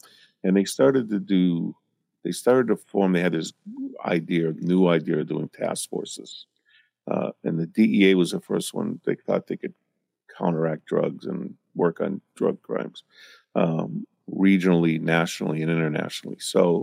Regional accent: West Springfield, Massachusetts, United States; So I grew up in West Springfield.

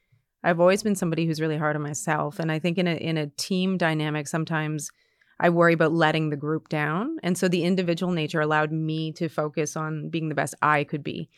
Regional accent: Ontario, Canada; I came from Northern Ontario.

